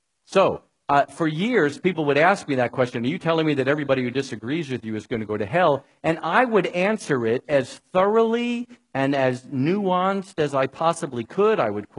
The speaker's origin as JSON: {"language": "English", "region": "New York", "country": "United States", "said": "please remember, I'm from New York and I'm Jewish."}